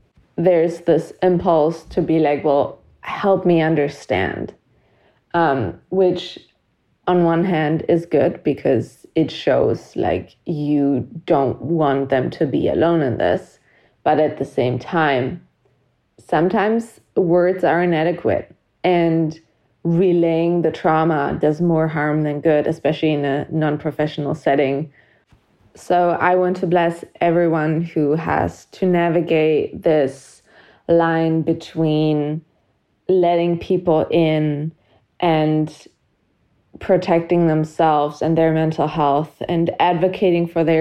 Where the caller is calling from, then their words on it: Germany; she, their pronouns, and I'm calling from Germany.